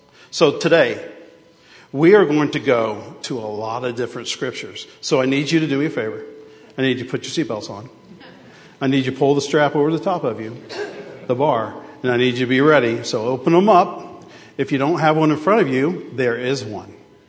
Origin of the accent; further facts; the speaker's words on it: Columbus, Ohio, United States; I was raised in Columbus, Ohio, which is in central Ohio.